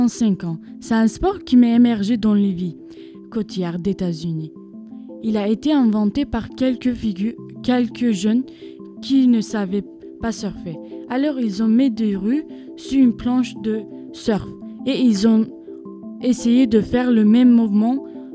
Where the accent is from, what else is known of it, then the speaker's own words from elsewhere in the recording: Turkey; je suis kurde et j'ai 13 ans. Je viens de Turquie.